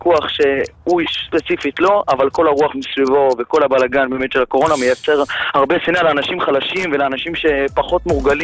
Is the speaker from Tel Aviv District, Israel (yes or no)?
no; Petah Tikva, Central District, Israel; אני מפתח תקווה, אתה מכיר אותי